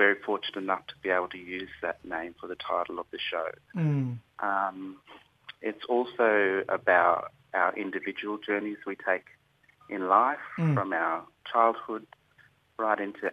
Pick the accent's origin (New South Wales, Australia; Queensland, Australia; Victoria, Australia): Queensland, Australia; Mareeba; I'm from Mareeba.